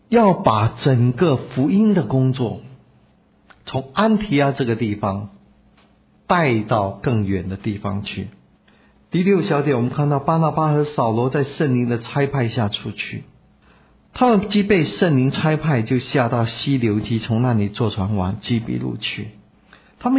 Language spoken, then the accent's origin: Chinese; China; 虽然我是一个中国人，